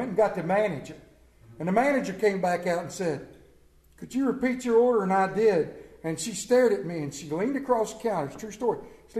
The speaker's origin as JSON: {"language": "English", "region": "Maryland", "country": "United States", "accent": "Central Maryland", "said": "And they had a lot of fun with me over there because of my Central Maryland accent."}